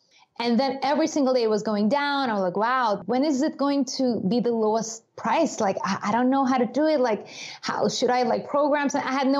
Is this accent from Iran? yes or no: yes; Iran; I grew up in Iran. And in Iran, it was after the revolution.